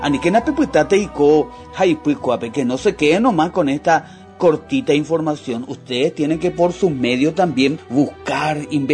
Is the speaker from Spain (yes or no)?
no; Paraguay; por qué hoy todos somos paraguayos libres e independientes.